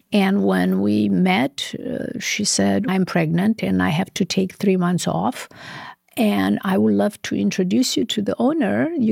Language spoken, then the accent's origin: English; Romania; English is a second language; now in United States; So I grew up in Romania, and after the communist regime came to power, things slowly start changing.